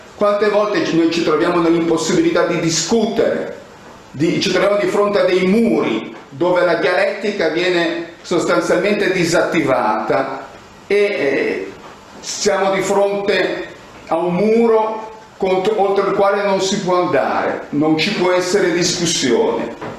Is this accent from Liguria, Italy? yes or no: yes; Genoa, Liguria, Italy; che peraltro appartiene alla mia terra, a Genova